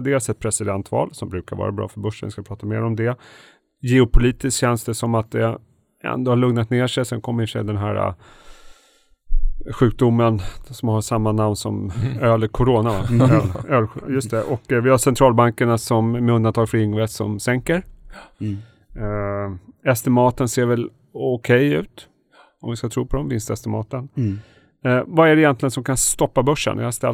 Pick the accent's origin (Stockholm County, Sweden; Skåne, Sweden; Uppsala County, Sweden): Stockholm County, Sweden; Stockholm; Jag är från Stockholm.